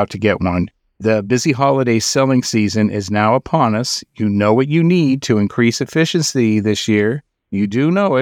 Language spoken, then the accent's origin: English; Vermont, United States; we're going to talk with a seller who's located in my home state of brave little Vermont.